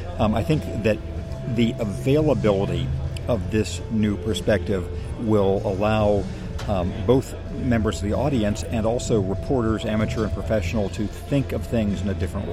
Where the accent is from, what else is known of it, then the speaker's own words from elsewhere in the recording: Redlands, California, United States; I grew up in Redlands, California, the home of ESRI